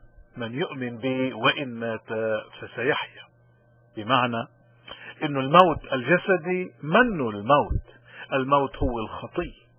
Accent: Lebanon; من هالمنطلق هيدا نحن كلبنانيين اليوم، إن كنا ببلاد الاغتراب أو كنا بالوطن الأم المعذب والمحتل

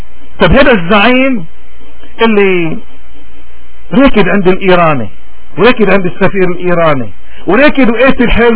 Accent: Lebanon; من هون انت يا لبناني، نحن كلبنانيين بدنا نكون اذا فعلا مؤمنين بلبنان

